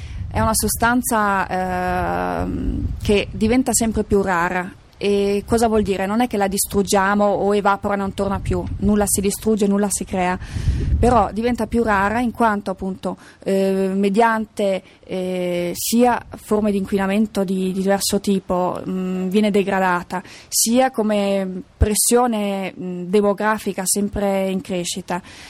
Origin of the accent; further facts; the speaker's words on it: Trentino-Alto Adige, Italy; sono altoatesina e ho la fortuna, diciamo, di vivere in un paese ricchissimo di acqua.